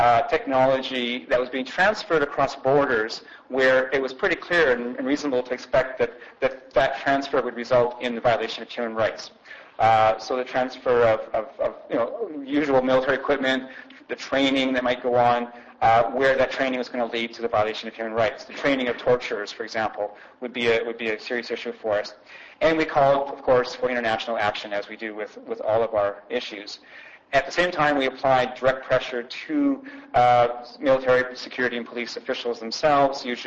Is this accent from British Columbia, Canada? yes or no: yes; Vancouver, British Columbia, Canada; I'm from Vancouver, so of course my headlines are in Vancouver